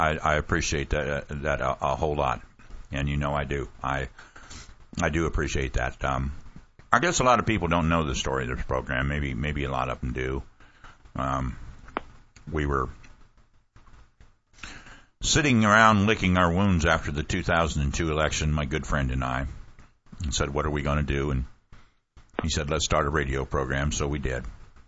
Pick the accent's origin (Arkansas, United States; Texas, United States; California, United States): Texas, United States; Don't you worry, Carl. I'm from Texas. We always figure out how to screw somebody and screw them good.